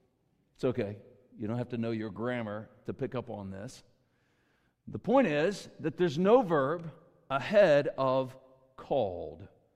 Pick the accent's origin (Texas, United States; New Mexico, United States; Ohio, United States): Texas, United States; Briar Oaks; I come from Briar Oaks, and I travel the back roads all around